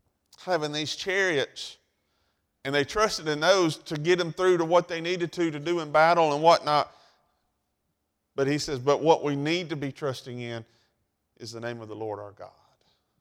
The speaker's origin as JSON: {"language": "English", "town": "Oxford", "region": "Alabama", "country": "United States", "tie": "born or raised there", "said": "and I was raised up in Calhoun County around Oxford, Anniston area. That's where I grew up. I wasn't born there. We moved there when my dad opened the Shoney's there in Oxford."}